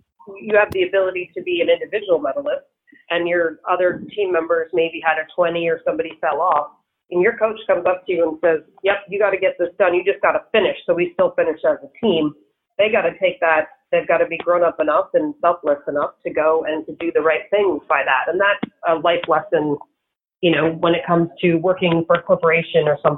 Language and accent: English; Massachusetts, United States; now in Florida, United States; here I am from Massachusetts and now I live in Florida